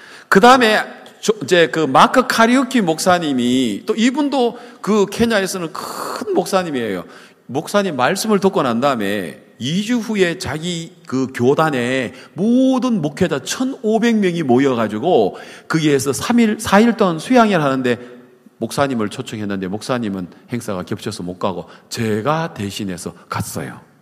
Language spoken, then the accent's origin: Korean; South Korea; 저는 한국에서 왔는데